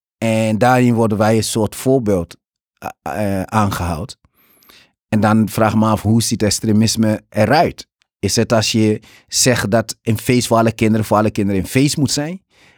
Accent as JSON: {"language": "Dutch", "town": "Amsterdam", "region": "North Holland", "country": "Netherlands", "said": "ik kom uit Amsterdam-Bijlmer."}